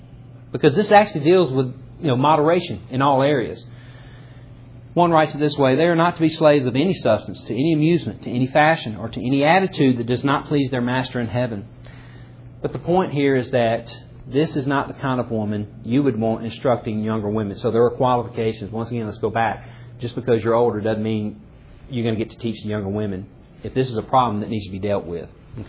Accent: Mississippi, United States; in the neighborhood and the area that I grew up in Mississippi was very rough.

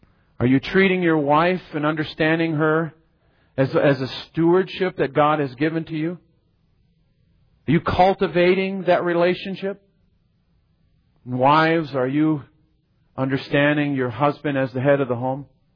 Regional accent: Michigan, United States; I grew up in Michigan, and one that was nearby was in Ohio. It's called Cedar Point.

